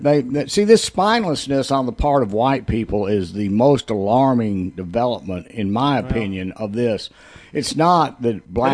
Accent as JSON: {"language": "English", "region": "Minnesota", "country": "United States", "tie": "born there", "said": "You don't understand. I was born in Minnesota. I understand Minnesota nice."}